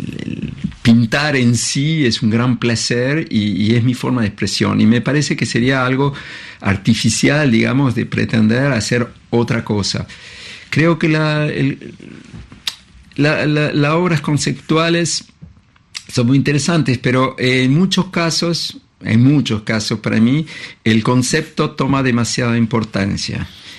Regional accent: Montevideo, Uruguay; moved away; En Montevideo el gran placer es volver a mi ciudad natal, que yo soy, que estoy muy, digamos, arraigado a mi ciudad, a pesar de que hace 40, 50, yo no sé cuántos años que me fui.

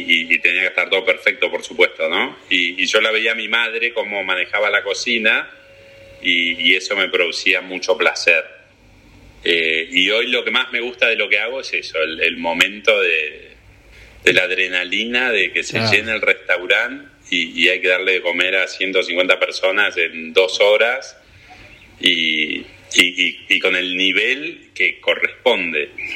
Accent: Italy; Yo soy italiano y es el día de hoy que tengo la bendición de poder ir todos los años a Italia y me siento uno más.

